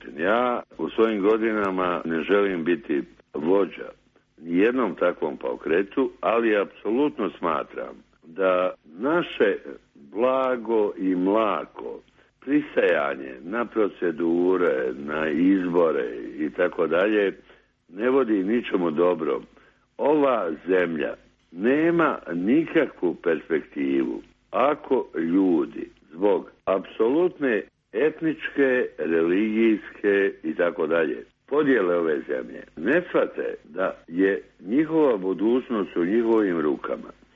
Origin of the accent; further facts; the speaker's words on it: Mostar, Federation of Bosnia and Herzegovina, Bosnia & Herzegovina; Ja sam Mostarac.